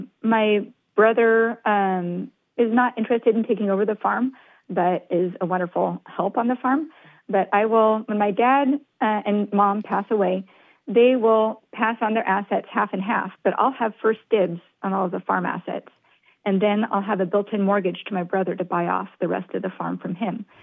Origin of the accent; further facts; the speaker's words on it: Portland, Oregon, United States; also born or lived in Gaston; On the weekends, we would be on my family's farm in Gaston, Oregon, in Yamhill County. And on the weekdays, we would be in Southwest Portland.